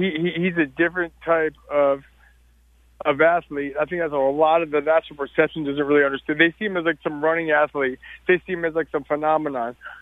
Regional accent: Baltimore, Maryland, United States; But I'm from Baltimore, and I just want to make this point.

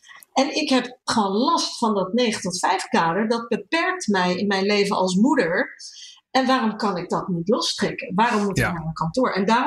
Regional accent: United States; Ik ben Amerikaan van origine.

